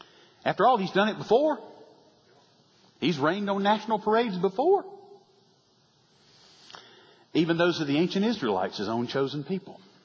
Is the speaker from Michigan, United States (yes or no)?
no; Fayetteville, Georgia, United States; And I remember what happened in my hometown of Fayetteville, Georgia.